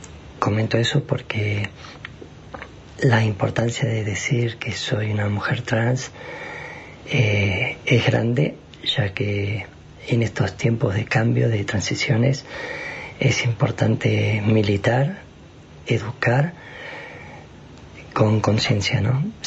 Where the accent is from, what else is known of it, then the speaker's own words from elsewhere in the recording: Plottier, Neuquén, Argentina; No soy de acá de Aluminé, soy de la ciudad de Protier.